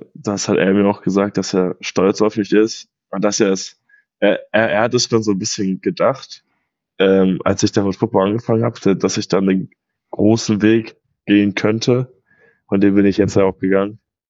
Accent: Wilhelmshaven, Lower Saxony, Germany; born there; also born or lived in Potsdam; ich wurde in Wilhelmshaven geboren, bin dann nach Potsdam gezogen.

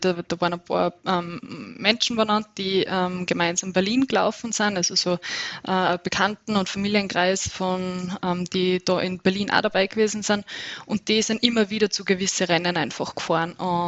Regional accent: Upper Austria, Austria; now in Innsbruck, Austria; dass ich nur Wahl-Innsbruckerin bin. Genau, und ursprünglich aber aus Oberösterreich, also aus einer ganz flachen Gegend eigentlich komme.

